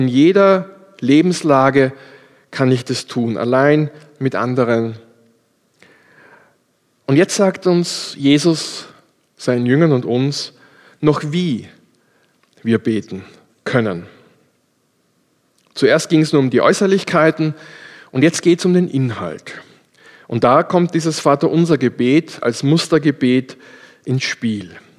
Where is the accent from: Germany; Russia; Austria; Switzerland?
Austria; Und wir haben bei uns in Österreich so einen netten Ausdruck